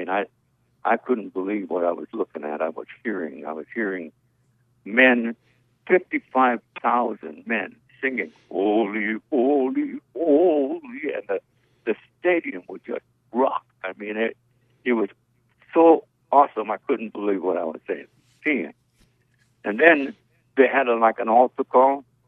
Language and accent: English; Kalihi, Hawaii, United States; I was born in Hawaii. I was born in Kalihi Valley, up in the mountains there. And I'd say that I was the last generation that's seen Hawaii in its original state.